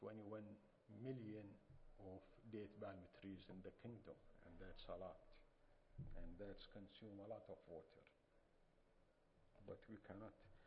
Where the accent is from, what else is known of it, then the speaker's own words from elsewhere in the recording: Eastern Province, Saudi Arabia; Biochar, this is pictures from my hometown. I am from the oasis in the east part of the kingdom.